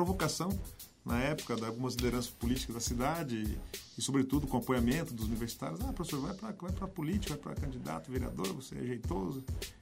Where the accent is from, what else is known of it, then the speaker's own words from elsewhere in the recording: Pato Branco, Paraná, Brazil; also born or lived in Maringá / Curitiba; eu sou muito paranaense, porque eu sou nascido em Maringá, fui criado em Pato Branco, estudei em Curitiba